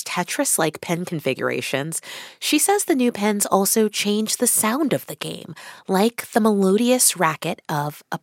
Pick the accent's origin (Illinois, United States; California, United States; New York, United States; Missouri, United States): Missouri, United States; Kansas City; I have all these memories of growing up in Kansas City when my mom would take me to the bowling alley not far from our house